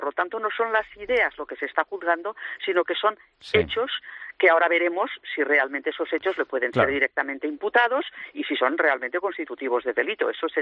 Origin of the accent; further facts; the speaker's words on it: Catalonia, Spain; yo como catalana, yo no soy una minoría sojuzgada de nadie.